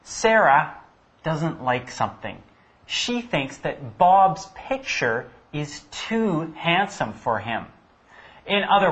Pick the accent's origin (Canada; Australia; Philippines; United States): Canada; And I'm from Canada, so I'm Canadian.